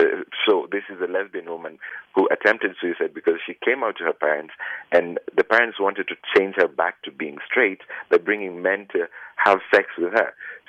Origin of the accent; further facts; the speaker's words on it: Kenya; Yes, I grew up in Kenya.